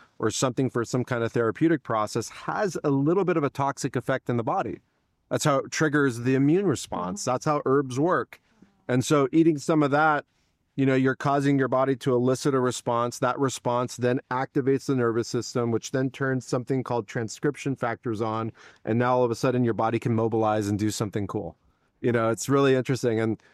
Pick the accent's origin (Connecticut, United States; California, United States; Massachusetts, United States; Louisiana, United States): California, United States; San Diego; I'm from San Diego. And so we'd go through here all the time.